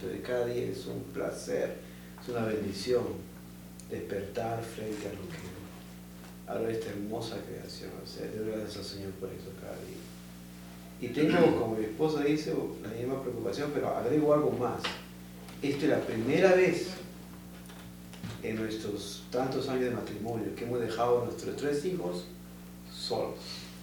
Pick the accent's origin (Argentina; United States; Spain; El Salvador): United States; Los Angeles, California; vengo de Los Ángeles, California.